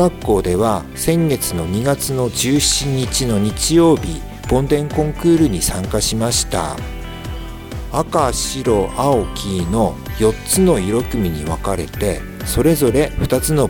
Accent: Yokote, Akita, Japan; 出身は横手市です。

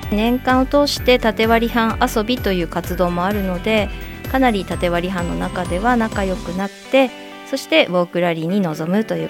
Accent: Yuzawa, Akita, Japan; 出身は湯沢市です。住んでいるところは太夫です。太夫に住んでから25年になります。

